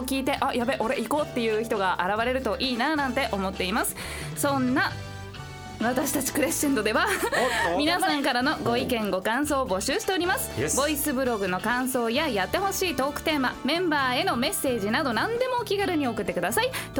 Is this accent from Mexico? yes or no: yes; Mexico; Japanese is a second language; moved away as an adult; まああの海太平洋を越えちゃう感じで、はいはい、メキシコなんですけども。